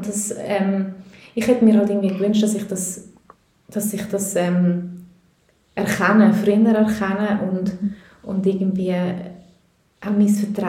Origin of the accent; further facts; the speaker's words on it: Switzerland; also born or lived in Peru; ich bin Schweizerin und Peruanerin, also ich komme noch aus Südamerika, aus einer eher, also noch ein bisschen konservativer